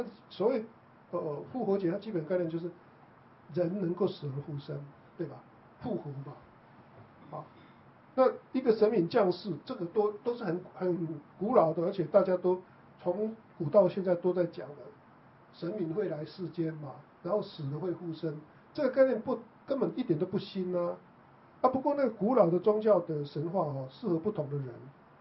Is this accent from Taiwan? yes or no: yes; Taiwan; 对，那比如说像我们台湾人